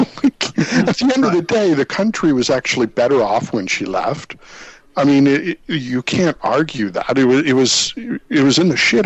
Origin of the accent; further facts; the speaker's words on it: Canada; as a Canadian